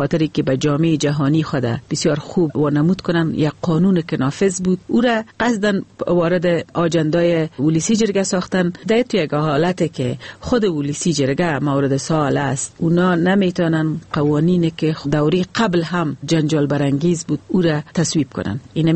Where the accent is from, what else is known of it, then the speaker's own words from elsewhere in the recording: Afghanistan; ما افغان هستیم،